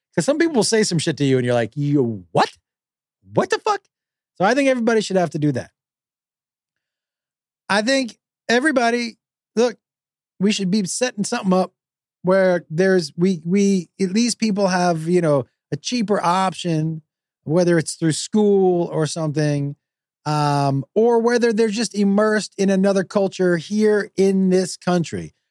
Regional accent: United States; I think that, and I'm American, man, and I'm guilty of this

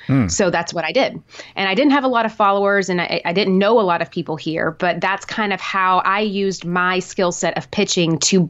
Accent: Nashville, Tennessee, United States; moved away as an adult; also born or lived in New York; I'm from Tennessee, originally from Nashville, went to the University of Tennessee, moved to New York over 10 years ago

